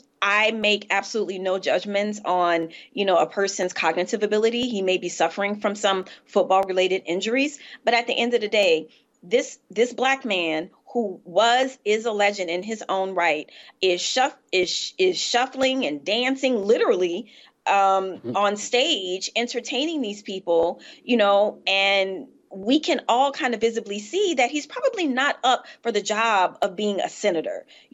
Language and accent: English; Southern United States, United States; As a Southerner, you know, I am very proud of that fact.